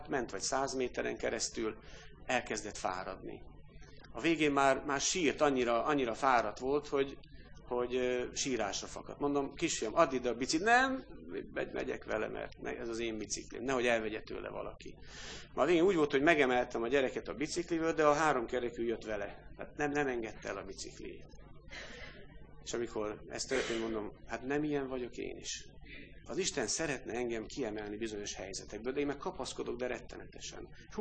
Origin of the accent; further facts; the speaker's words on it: Karcag, Jász-Nagykun-Szolnok, Hungary; born there; Karcagon vettük ott, ahol én születtem, és anyámnál voltunk otthon.